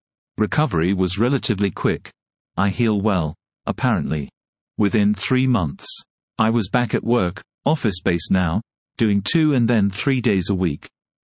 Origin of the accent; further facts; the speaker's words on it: Yorkshire and the Humber, United Kingdom; born there; also born or lived in Sheffield; I was born in Mining Village in South Yorkshire early in the 1960s. I moved to Sheffield in the 1980s